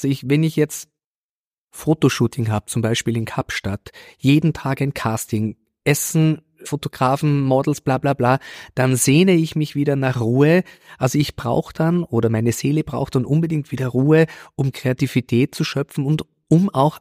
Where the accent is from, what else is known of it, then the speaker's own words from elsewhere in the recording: Upper Austria, Austria; Dort komme ich her und selbst wenn hier viel Stress ist in der Stadt oder wenn ich unterwegs bin, ich brauche so fast einmal in der Woche einen Abend, einen Nachmittag bei meiner Familie im Mühlviertel